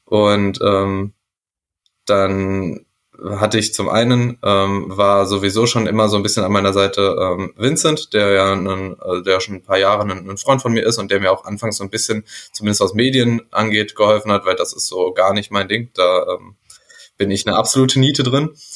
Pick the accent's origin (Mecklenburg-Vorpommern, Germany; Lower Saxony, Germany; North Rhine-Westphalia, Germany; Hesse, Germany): Lower Saxony, Germany; Göttingen; vielleicht nicht nur Leute aus Göttingen, wo ich herkomme, Lust drauf haben